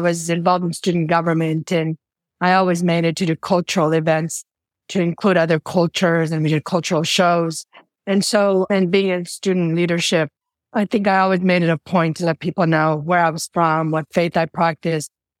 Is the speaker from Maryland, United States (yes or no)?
no; Concord, California, United States; also born or lived in Afghanistan; So I've spent my whole life in the Bay Area. I grew up in Concord and then just kind of gravitated towards Pleasanton as I got older.